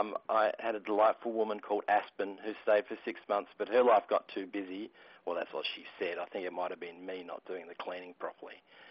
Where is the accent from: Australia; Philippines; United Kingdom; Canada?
Australia; also born or lived in Seattle, United States; I'm from Australia originally, yes.